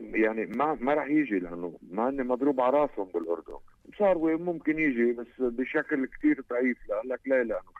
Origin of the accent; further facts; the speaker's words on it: Lebanon; نحن لبنانية